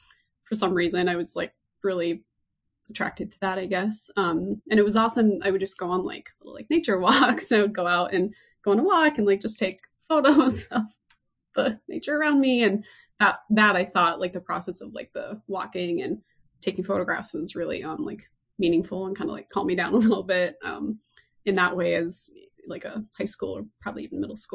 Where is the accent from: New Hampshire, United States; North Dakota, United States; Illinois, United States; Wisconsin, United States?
North Dakota, United States; My pronouns are she, her. And yeah, I am from North Dakota.